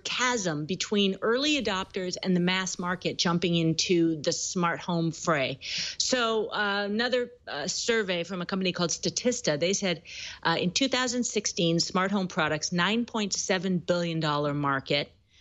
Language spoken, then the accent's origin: English; Philadelphia, Pennsylvania, United States; Like, I'm from Philly.